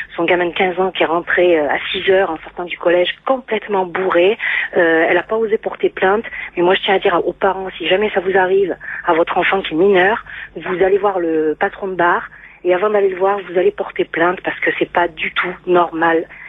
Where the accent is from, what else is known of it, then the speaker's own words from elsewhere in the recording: Avignon, Provence-Alpes-Côte d'Azur, France; De toute façon, je suis d'Avignon.